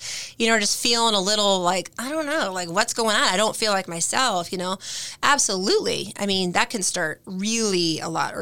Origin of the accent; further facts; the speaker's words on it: Ohio, United States; I grew up, we said earlier, I grew up in Ohio in a small farm town.